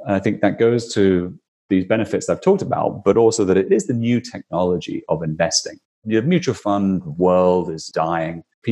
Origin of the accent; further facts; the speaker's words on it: Aberdeen, Scotland, United Kingdom; I'm from Scotland. I'm from a town called Aberdeen, which is the northeast part of Scotland.